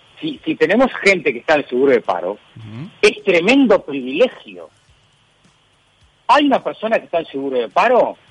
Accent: Uruguay; estamos viviendo algo que es insólito como humanidad o como uruguayo

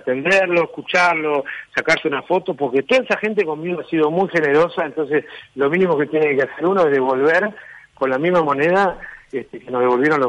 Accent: Buenos Aires, Argentina; Ustedes que siempre nos cargan como somos los porteños, ¿viste?

